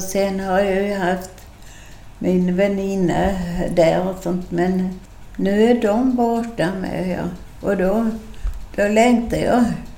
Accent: Skåne, Sweden; accent: mix of Skåne and Småland; Ja, det säger de. Men de tror att jag är från Markaryd.

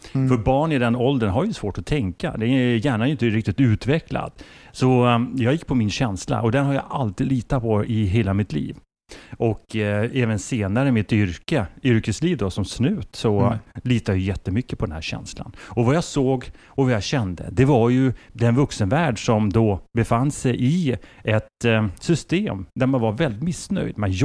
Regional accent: Stockholm, Stockholm County, Sweden; Just det, High Valley som vi säger. Och, jag är en söderkis i tre generationer.

